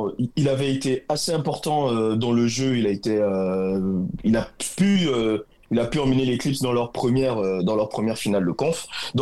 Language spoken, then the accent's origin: French; Gabon; now in France; Non, je suis pas français, je suis gabonais.